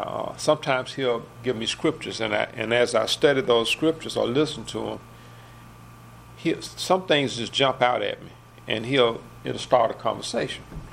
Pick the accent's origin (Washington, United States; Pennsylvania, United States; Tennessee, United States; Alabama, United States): Alabama, United States; Village Springs; my dad started pastoring a church in the Palmdale area, where we grew up in Village Springs.